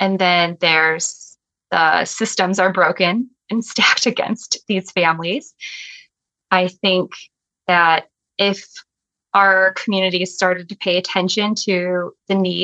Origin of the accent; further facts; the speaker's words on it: Michigan, United States; I'm originally from Michigan. Remember, I used to be there.